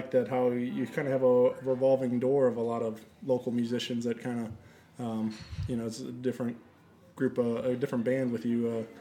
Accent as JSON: {"language": "English", "town": "St. Louis", "region": "Missouri", "country": "United States", "tie": "born or raised there", "said": "it's really exciting to have some of my favorite bands in my hometown that I can go see a couple times a week if I wanted to, or whatever it is. And so for me, it's really exciting to be here in St. Louis right now."}